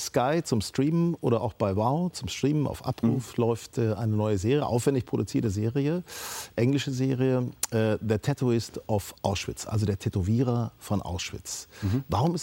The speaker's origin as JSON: {"language": "German", "town": "Lübeck", "region": "Schleswig-Holstein", "country": "Germany", "said": "Als Lübecker ist es schwierig."}